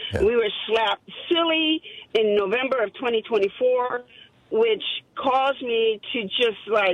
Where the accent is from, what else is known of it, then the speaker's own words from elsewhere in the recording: Chicago, Illinois, United States; I'm a Puerto Rican. Born and raised in Chicago, and I had to deal with racism my entire life.